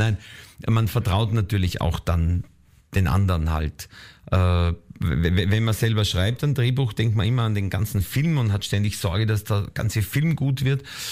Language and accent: German; Upper Austria, Austria; born there; Und ich bin ja gebürtiger Oberösterreicher und das Mühlviertel ist die Gegend da an der Grenze zu Tschechien.